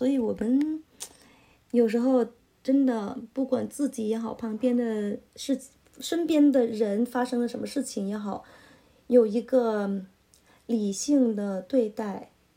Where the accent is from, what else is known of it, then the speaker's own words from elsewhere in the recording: Guangdong, China; 我也是广东人，我怎么有那么狠毒的人呢